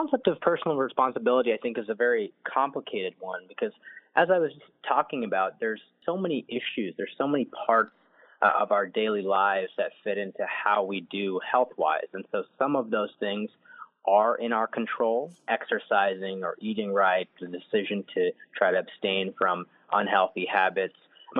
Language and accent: English; Ohio, United States; So I grew up in Ohio.